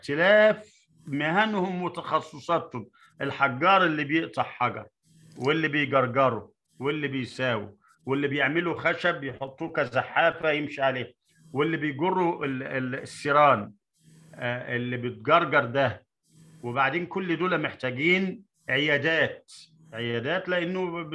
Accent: Egypt; أنا كواحد مصري وتأملت حياة المصريين، مش غريب، مش غريب إنه يبنوا أهرام.

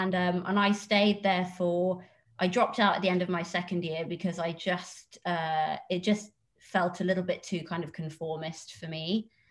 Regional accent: Cambridge, East of England, United Kingdom; I was from Cambridge and Cambridge isn't really, I mean, I know I was joking before, it's not particularly diverse.

